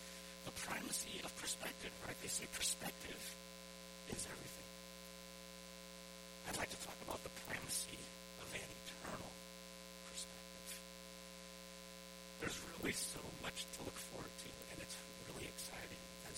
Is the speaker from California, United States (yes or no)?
yes; Sacramento, California, United States; now in Vancouver, United States; We grew up in the same town of Sacramento, California.